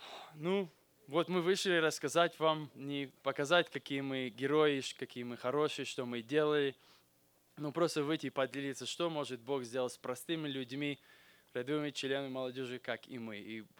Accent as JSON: {"language": "Russian", "country": "United States", "tie": "born or raised there", "also_born_or_lived": "Georgia", "said": "Я родился в Грузии 24 года назад."}